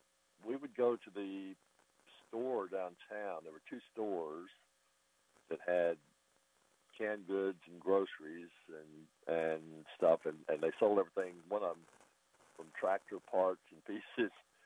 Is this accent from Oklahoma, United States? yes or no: no; Lincoln, Alabama, United States; also born or lived in Wadley, Alabama; Oh, well, we moved from Wadley, Alabama, where I was born, to Lincoln, Alabama.